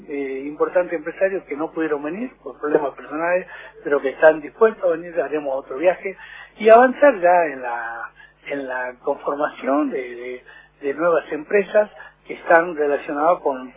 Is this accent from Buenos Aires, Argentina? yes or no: no; Jujuy, Argentina; soy jujeño, no solo porque nací acá, sino porque mi alma es jujeña. Así que todo lo que yo hago fundamentalmente es pensando en mi provincia